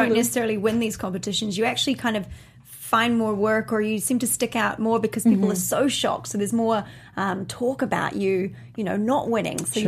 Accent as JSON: {"language": "English", "country": "New Zealand", "said": "it's so nice being a Kiwi from down under in Polynesia area."}